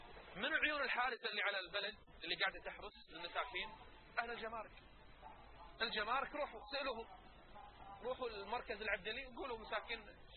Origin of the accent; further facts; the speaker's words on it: Kuwait; إن السحر اللي قاعد يشم عندنا بالكويت ودول الخليج شيء عدد مو طبيعي